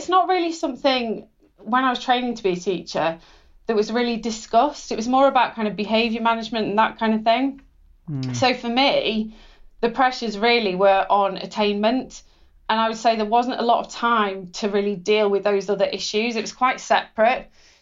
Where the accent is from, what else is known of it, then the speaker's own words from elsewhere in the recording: North West England, United Kingdom; growing up in Cheshire, in a nice area